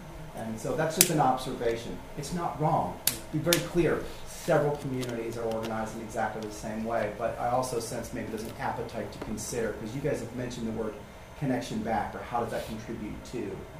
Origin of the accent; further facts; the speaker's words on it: Columbus, Ohio, United States; I mean, I'm from Columbus, right? We're doing work in Columbus.